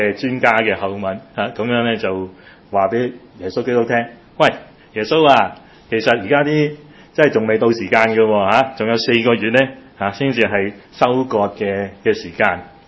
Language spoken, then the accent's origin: Cantonese; Guangdong, China; 我哋廣東人講嚇